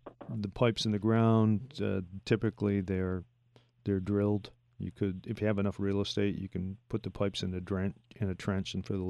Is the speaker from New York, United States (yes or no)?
yes; Potsdam, New York, United States; Potsdam Sandstone, that's my hometown, Potsdam.